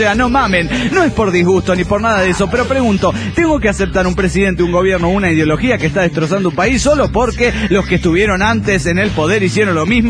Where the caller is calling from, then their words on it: Antigua, Sacatepéquez, Guatemala; No, de Antigua, Guatemala.